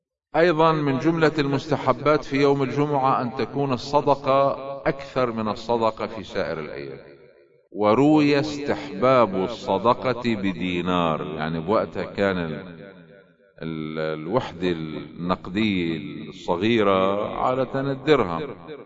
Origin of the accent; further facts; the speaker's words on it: Lebanon; خصوصا عندنا في لبنان